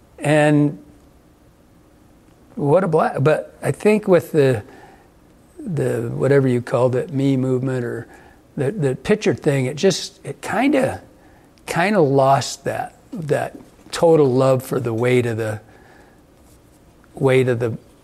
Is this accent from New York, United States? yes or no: no; Michigan, United States; what I grew up in Michigan, and I mean, you don't get to just go kill something every time you go hunting